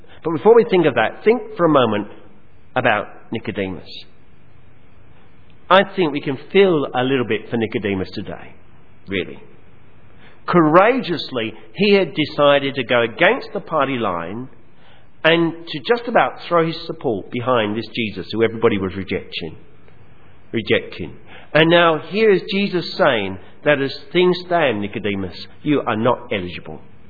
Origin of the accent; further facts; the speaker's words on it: England, United Kingdom; now in Australia; When we came out from England to Australia many, many years ago now by boat, we stopped at Cape Town.